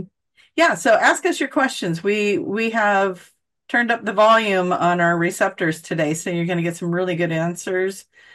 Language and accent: English; Oregon, United States; Like, I'm from Oregon and Arcturus, you know.